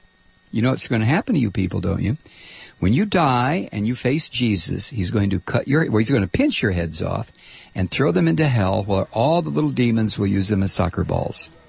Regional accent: Toledo, Ohio, United States; There are an awful lot of Muslims where I grew up in Toledo, Ohio. Big Arab popular, but never mind.

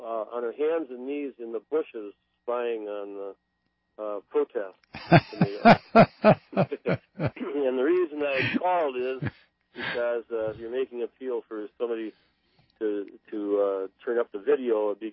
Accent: Minnesota, United States; I'm actually from Minnesota.

